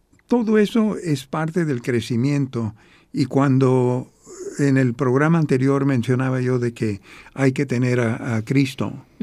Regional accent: United States; born there; Con el tiempo crecimos aquí en Estados Unidos nosotros, y yo soy nacido aquí.

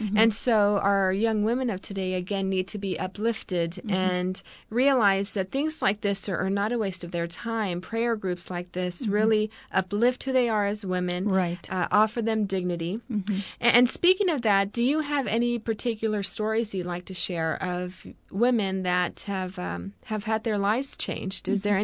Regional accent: Corpus Christi, Texas, United States; born there; Well, I'm glad that you mentioned that because I was born in Corpus Christi. I attended Miller High School. I left to San Antonio for a few years

